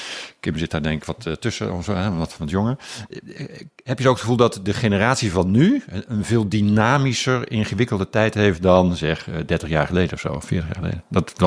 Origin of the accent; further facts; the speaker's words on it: Delft, South Holland, Netherlands; Zeg ik dan als Delftenaar.